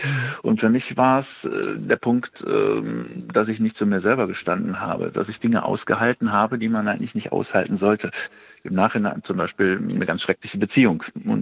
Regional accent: Cologne, North Rhine-Westphalia, Germany; now in Berlin, Germany; Bin aus Köln weggegangen, bin nach Berlin gekommen und muss sagen, also Berlin wollte ich früher nie hin und es ist einfach eine geniale Stadt.

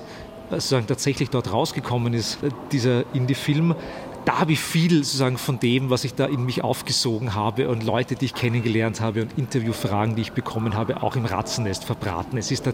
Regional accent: Stockerau, Lower Austria, Austria; Ich bin aus Stockerau, das ist eine kleine Stadt außerhalb von Wien. Das ist auch nicht weit weg von Wien. Es wirkt so irgendwie so wie tiefste Provinz oder so, aber das ist vielleicht 25 Kilometer von Wien.

